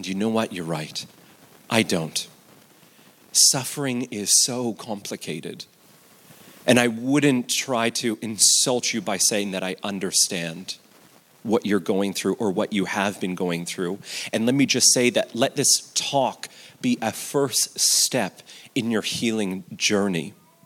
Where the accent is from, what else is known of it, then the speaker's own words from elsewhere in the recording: Canada; I'm from Canada, so I felt even more at home because it was a little bit cold. It's very cold where I'm from.